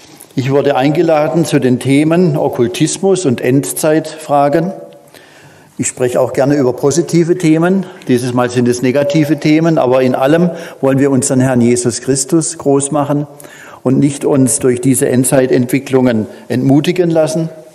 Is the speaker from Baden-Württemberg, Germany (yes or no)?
yes; Pforzheim, Baden-Württemberg, Germany; ich komme aus Pforzheim, das ist auch mein Geburtsort. Dort kam ich 1958 zur Welt